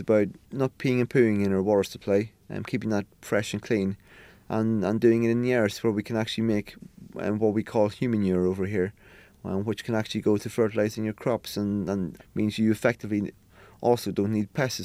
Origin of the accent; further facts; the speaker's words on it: Ireland; You know, I grew up in Ireland